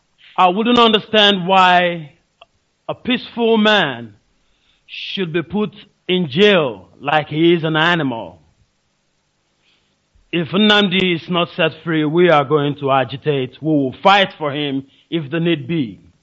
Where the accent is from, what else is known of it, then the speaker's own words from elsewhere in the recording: Lagos, Nigeria; born there; I was born in Lagos State.